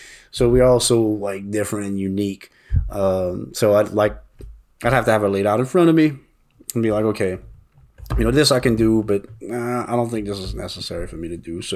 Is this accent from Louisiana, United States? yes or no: yes; Louisiana, United States; you know, I'm from the Bayou and we just don't change.